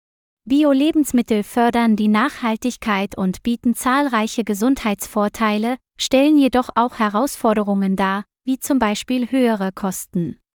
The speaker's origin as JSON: {"language": "German", "country": "Vietnam", "second_language": "German", "said": "In meinem Heimatland Vietnam wird das Bewusstsein für Bioprodukte immer stärker."}